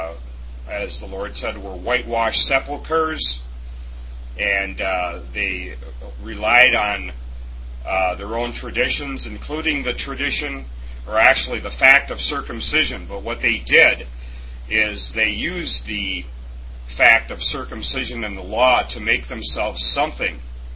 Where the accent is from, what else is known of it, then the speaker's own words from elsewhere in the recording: England, United Kingdom; pardon me, I'm still an Englishman